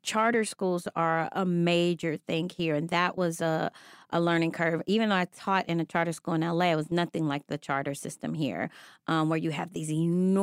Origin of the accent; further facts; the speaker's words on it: Cincinnati, Ohio, United States; also born or lived in Kentucky; obviously I was born in Kentucky, but then moved when I think I was like 4 or 5 years old, and started school in Cincinnati and did all of elementary school.